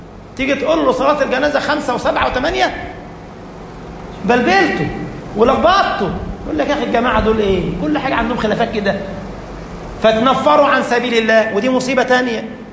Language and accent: Arabic; Egypt; البلوى دي بقت موجودة عندنا في مصر خاصة في رمضان.